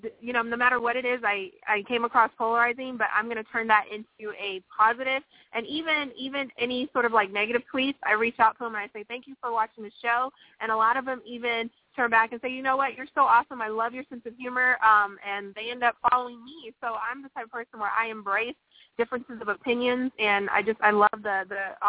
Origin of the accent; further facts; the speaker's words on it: Nigeria; born there; because I was born in Nigeria, and she's African as well.